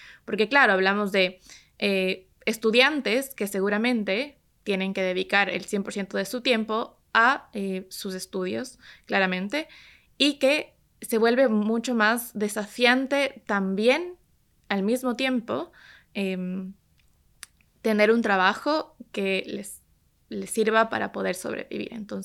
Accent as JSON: {"language": "Spanish", "country": "Ecuador", "said": "en mi caso, en mi país, ya de por sí el contexto laboral para jóvenes y para jóvenes mujeres"}